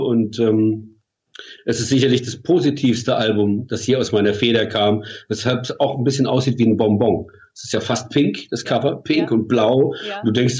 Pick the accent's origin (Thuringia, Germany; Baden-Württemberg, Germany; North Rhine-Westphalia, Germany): Baden-Württemberg, Germany; Mannheim; hat mich auch damals ziemlich gepackt, musikalisch, großartiger Sänger. Wir sind beide aus Mannheim.